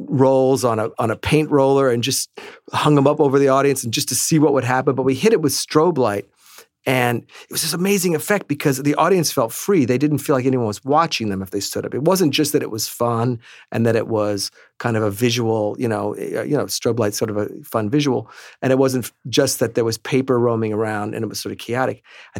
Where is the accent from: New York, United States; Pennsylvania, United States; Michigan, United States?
New York, United States; Manhattan; because we grew up here in Manhattan, and I somehow made my way to some weird performance art as a 8 or 9 year old